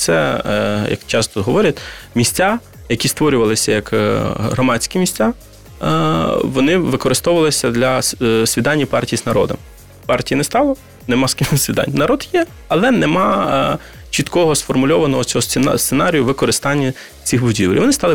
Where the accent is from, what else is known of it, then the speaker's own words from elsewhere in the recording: Vinnytsia, Vinnytsia Oblast, Ukraine; в місті Вінниці, в моєму рідному місті.